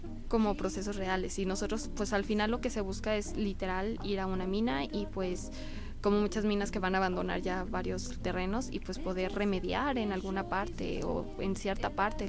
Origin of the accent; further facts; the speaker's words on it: San Luis Potosí, Mexico; Sí, sí, yo soy potosina.